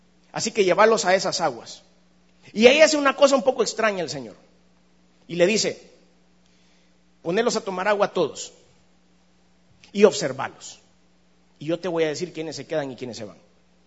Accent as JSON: {"language": "Spanish", "country": "El Salvador", "said": "En todos lados somos violentos los salvadoreños, hermano"}